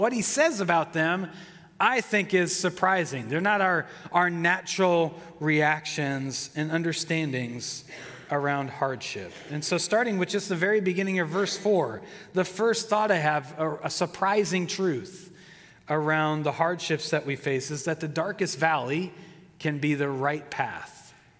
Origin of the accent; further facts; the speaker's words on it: Minneapolis, Minnesota, United States; as a kid, I grew up in Minneapolis, and my family had a large basement in the downstairs of our house